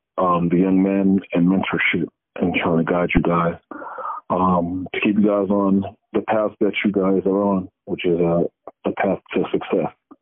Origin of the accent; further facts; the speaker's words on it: Brooklyn, New York, United States; also born or lived in Providence; Originally, my parents are from Nigeria, and I was born in the United States, Providence, Rhode Island, but I was raised in Brooklyn, New York.